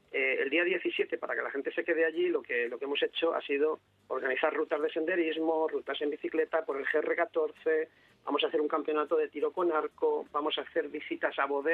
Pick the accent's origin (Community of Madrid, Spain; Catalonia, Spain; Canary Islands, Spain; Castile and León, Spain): Castile and León, Spain; Langa de Duero; estuvieron en mi pueblo. Cuando yo tenía 8 años, yo vivía en Langa de Duero y estaba en el colegio.